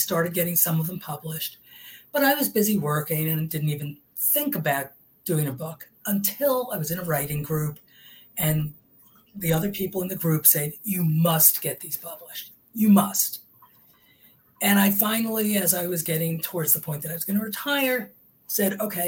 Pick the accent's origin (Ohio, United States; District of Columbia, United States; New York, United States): New York, United States; Manhattan; But we lived in New York City. I grew up in Manhattan.